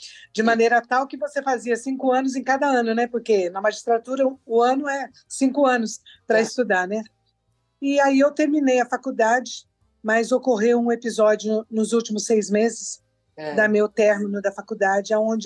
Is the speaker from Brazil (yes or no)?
yes; Sapucaí-Mirim, Minas Gerais, Brazil; Eu sou mineira, sou de Sapucaí Mirim.